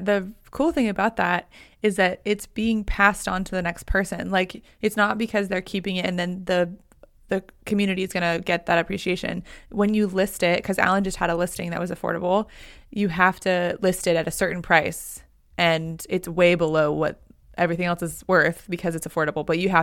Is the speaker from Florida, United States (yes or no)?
no; Houston, Texas, United States; when you think about cities, I'm from Houston, everything is an hour away.